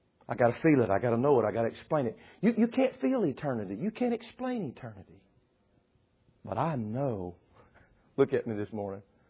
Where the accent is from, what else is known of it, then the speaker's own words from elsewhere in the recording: Decatur, United States; born there; I was born in Decatur Hospital